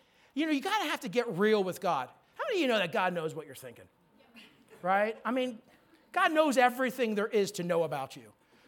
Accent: New York, United States; I'm Italian from New York, man. That is a tough thing to overcome.

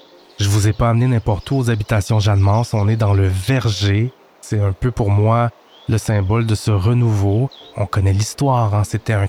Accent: Quebec, Canada; On n'est plus des Français d'Amérique, on est des Québécois.

